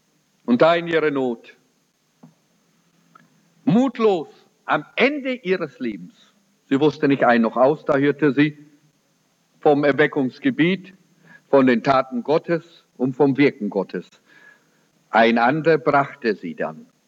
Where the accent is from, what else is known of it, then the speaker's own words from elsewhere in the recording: South Africa; Das ist so leicht wie irgendetwas, das bei uns in Südafrika auch eine heiratete